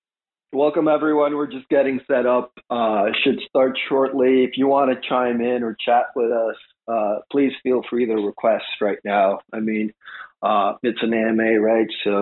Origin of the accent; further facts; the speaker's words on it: Canada; Aldenal is from the States. I'm from Canada.